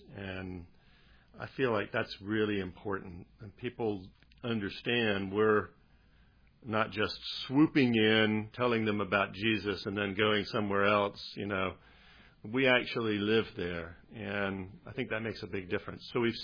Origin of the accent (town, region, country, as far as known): United States